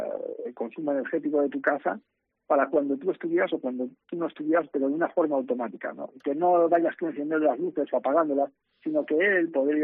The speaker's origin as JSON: {"language": "Spanish", "region": "Galicia", "country": "Spain", "said": "como yo, siendo gallego, ¿no? Pues he trabajado en Galicia durante muchos años"}